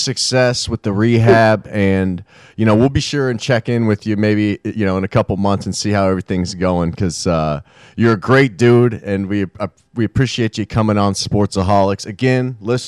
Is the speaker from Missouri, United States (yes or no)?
yes; Kansas City, Missouri, United States; also born or lived in Shawnee; And I'm like, yeah, I'm from Kansas City. And he's like, where are you from in Kansas City? and I say Shawnee, which is like the suburbs now. I grew up in South Kansas City as well.